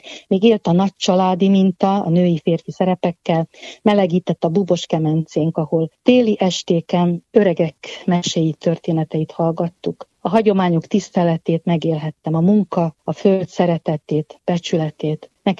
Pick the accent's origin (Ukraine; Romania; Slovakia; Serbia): Slovakia; moved away as an adult; now in Hungary; életem első 20 évében, amíg ott éltem a felvidéken, akkor három helységet említenék meg. Losonc, ahol megszülettem, Pinc, ahol életem első 5 évét a legfontosabb gyermekéveimet töltöttem, és Fülek, ahol kezdtem az iskoláimat